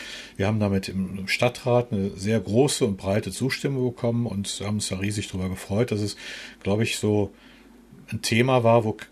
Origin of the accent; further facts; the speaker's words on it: Bonn, North Rhine-Westphalia, Germany; also born or lived in Munich; Ich komme daher und es sind meine Wurzeln einfach. Ich bin gebürtiger Bonner, habe mal 5 Jahre lang versucht, in der Großstadt zu wohnen, in München.